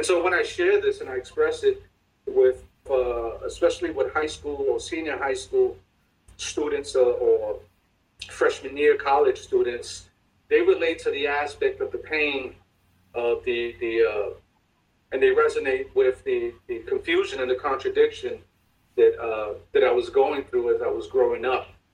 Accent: Bronx, New York, United States; I had this totally distorted perception of what life was at this age growing up in the South Bronx.

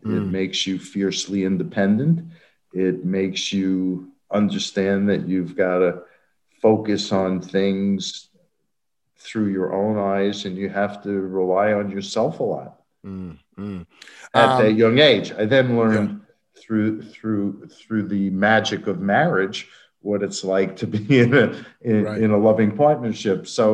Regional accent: New York City, New York, United States; growing up in New York City, we had playgrounds.

